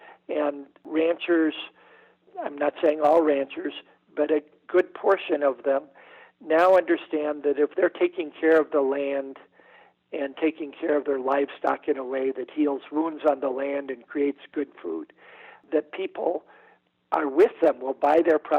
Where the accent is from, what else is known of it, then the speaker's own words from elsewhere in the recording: Midwest, United States; but it is where I grew up in the Midwest, where farmers are out on their tractors plowing and disking Roundup Ready weeds